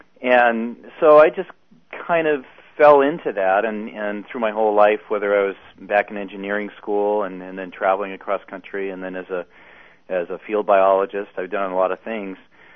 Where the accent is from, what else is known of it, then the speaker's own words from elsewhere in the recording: Massachusetts, United States; also born or lived in Tennessee; And, we spent early childhood growing up in Tennessee and then moving north to Massachusetts, my dad's folks down in Tennessee, my mom's folks north.